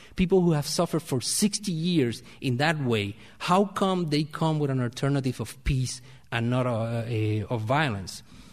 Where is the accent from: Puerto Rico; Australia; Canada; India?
Puerto Rico; I'm originally from Puerto Rico